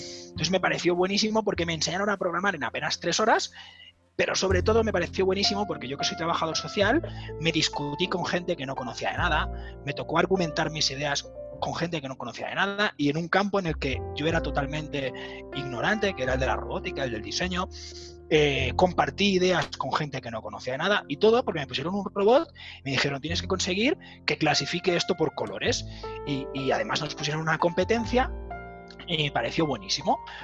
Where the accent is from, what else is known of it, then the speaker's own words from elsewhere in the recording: Spain; somos los paisas en España